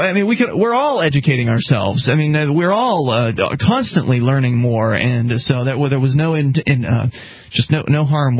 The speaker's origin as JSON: {"language": "English", "region": "the South", "country": "United States", "said": "but Mark and myself and Dale are all native Southerners."}